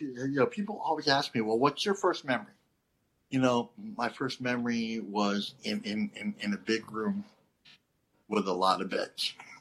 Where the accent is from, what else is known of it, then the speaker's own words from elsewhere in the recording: Saskatchewan, Canada; Sotichot, Fishing Lake First Nation, Saskatchewan, Canada, Treaty 4 Territory, Anishinaabe